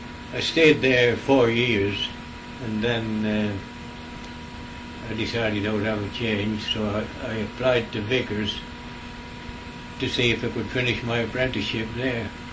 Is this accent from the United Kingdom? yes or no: yes; Dalton, North West England, United Kingdom; born there; I was born in Dalton.